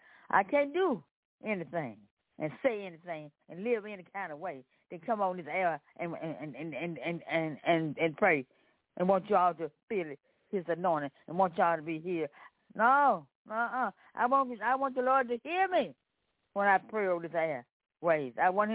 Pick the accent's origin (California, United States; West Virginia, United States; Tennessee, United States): Tennessee, United States; Memphis; I'm you from Memphis, Tennessee.